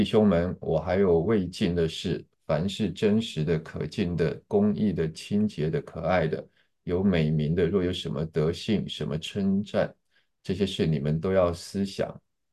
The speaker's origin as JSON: {"language": "Chinese", "country": "China", "said": "特别是我们中国人啊，我们中国的文化传统"}